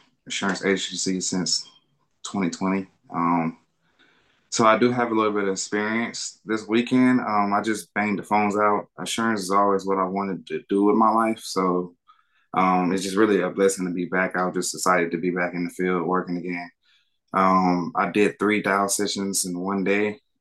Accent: Dallas, Texas, United States; I'm from Dallas, Texas.

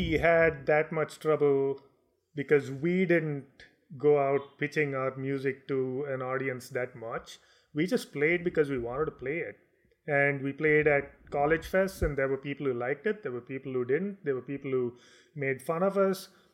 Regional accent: Bangalore, Karnataka, India; moved away as an adult; I mean, I was born in Bangalore. I didn't live in any other city until I was 30 years old when I left.

